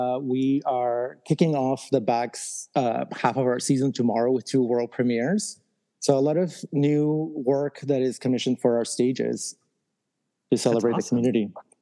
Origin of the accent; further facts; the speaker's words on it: Lima, Peru; comes out when I'm finishing high school. I'm from Peru, so I'm in Lima.